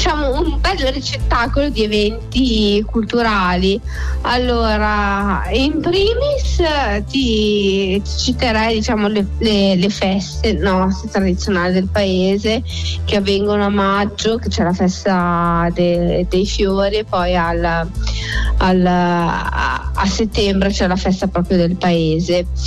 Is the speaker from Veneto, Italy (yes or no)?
yes; Venice, Veneto, Italy; born or raised there; also born or lived in Vigevano